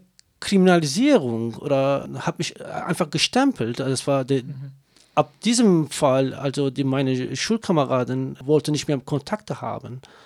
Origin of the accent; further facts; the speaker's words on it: Kurdistan, Turkey; first language Kurdish; German is a second language; Es ist meine Identität, weil ich komme aus Kurdistan, Teile von der Türkei. Und das war, als ich Kind war, das war meine Muttersprache, es war verboten in der Türkei.